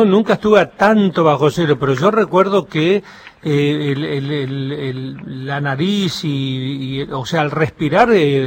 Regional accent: San Isidro, Buenos Aires Province, Argentina; yo soy de San Isidro, somos medio vecinos.

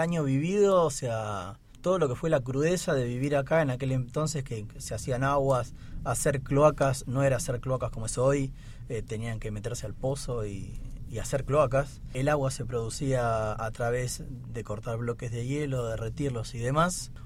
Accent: Tierra del Fuego, Argentina; born there; estar acá es muy fuerte para mí porque estoy volviendo a donde nací

